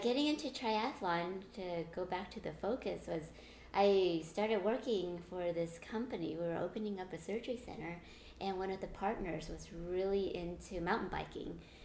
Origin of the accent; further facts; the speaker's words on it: Pasadena, California, United States; Pasadena.